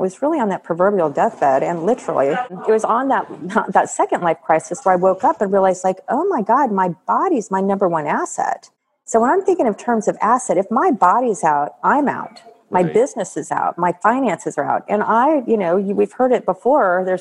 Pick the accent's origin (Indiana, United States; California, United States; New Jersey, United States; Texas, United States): Texas, United States; Austin; this woman entrepreneur in my hometown of Austin, like everybody knew who I was.